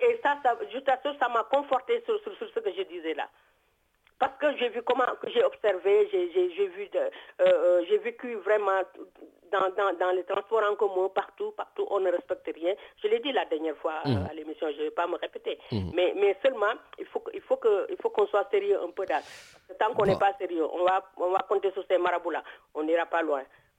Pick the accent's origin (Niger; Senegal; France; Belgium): Senegal; en tant que Sénégalais qui aiment en tout cas son pays